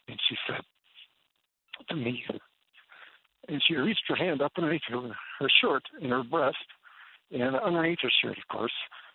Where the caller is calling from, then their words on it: St. Paul, Minnesota, United States; Well, St. Paul, Minneapolis area.